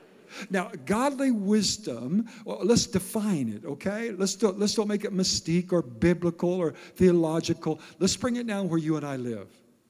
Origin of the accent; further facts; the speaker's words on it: Iowa, United States; Now, I grew up in Iowa, and if you're from Iowa, you know it's a wrestling state.